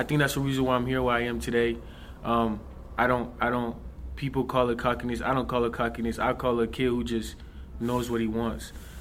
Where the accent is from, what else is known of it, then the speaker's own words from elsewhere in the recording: California, United States; I was lucky enough to play in front of my parents, because I'm from California, and my parents were able to come.